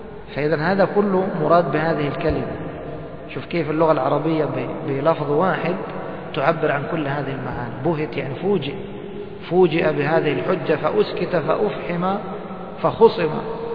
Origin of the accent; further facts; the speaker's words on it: Egypt; مثل ما بيقولوا عندنا في مصر ما يخر المي